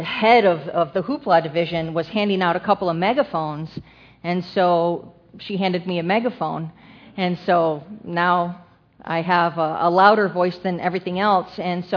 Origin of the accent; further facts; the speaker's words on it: United States; born there; I mean, I was born in America, so I knew there was God the Father and God the Son.